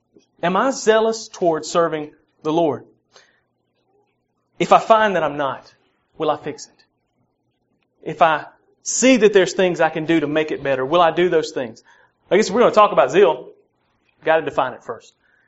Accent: Southern US, United States; accent: southern; I'm go ahead and warn you and do my best to control my southern accent somewhat. But when I get wired up, it gets worse.

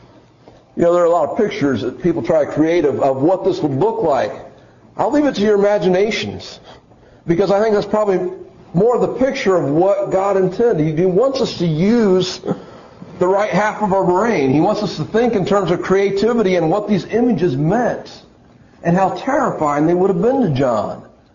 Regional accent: Pennsylvania, United States; I grew up in Pennsylvania. One of my favorite places to go was the battlefield at Gettysburg.

